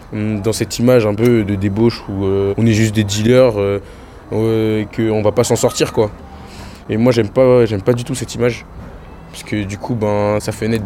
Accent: Comoros; Moi, je suis comorien. Du coup, je suis comorien français, du coup. Et on a tous la binationalité.

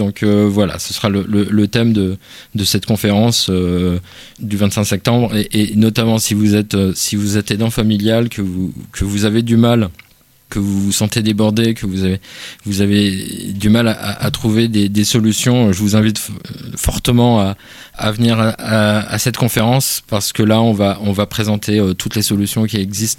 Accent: Rennes, Brittany, France; C'est un établissement que moi je ne connaissais pas en tant que Rennais

